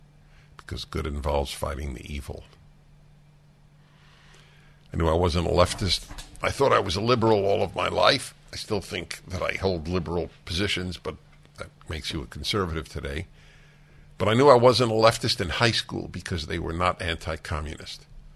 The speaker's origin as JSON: {"language": "English", "town": "New York City", "region": "New York", "country": "United States", "tie": "born or raised there", "said": "It's not an idea I grew up with in New York City, but it's one that I came to understand in the course of a lifetime."}